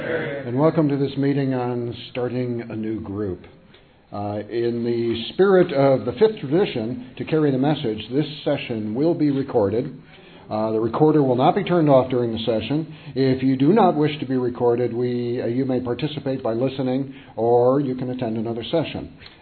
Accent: Pensacola, Florida, United States; I'm from Pensacola, Florida.

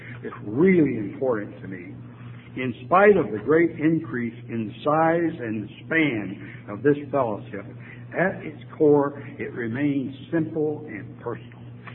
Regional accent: San Francisco, California, United States; So I said, I'm from San Francisco. Put me through to San Francisco.

